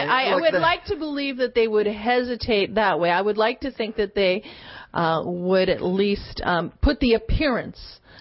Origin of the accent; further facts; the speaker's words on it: British Columbia, Canada; But I don't think we as British Columbians would like to have the naming of our stadium that's paid for out of our coffers associated with a corporate sponsor